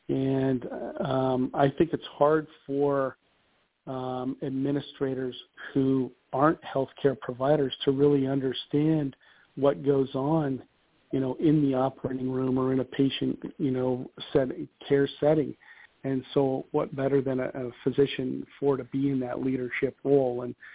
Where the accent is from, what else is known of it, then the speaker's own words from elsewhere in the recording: Ohio, United States; I grew up in Northeast Ohio